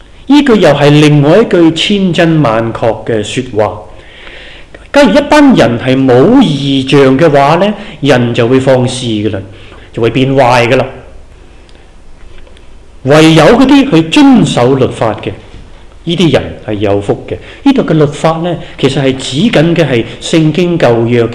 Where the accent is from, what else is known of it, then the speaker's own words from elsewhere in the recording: China; 我本来一个人咧，我中国人咧就唔应该自己赞自己嘅